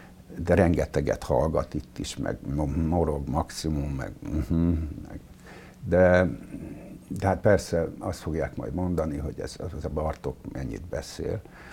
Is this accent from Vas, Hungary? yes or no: no; Szeged, Csongrád-Csanád, Hungary; also born or lived in Rákoshegy; Egyrészt az is fontos, hogy én Szegeden születtem, és ott nőttem föl